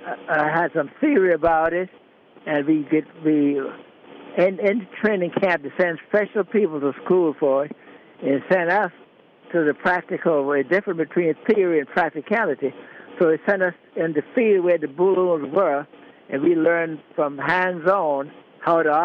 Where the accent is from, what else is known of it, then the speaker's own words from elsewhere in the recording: South Carolina, United States; No, I'm from Berkeley County. I moved to Charleston in 46.